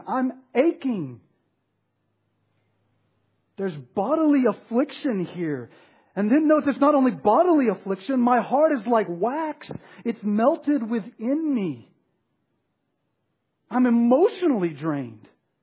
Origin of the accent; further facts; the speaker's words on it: Texas, United States; I'm a Texan, so everything's bigger and better in Texas.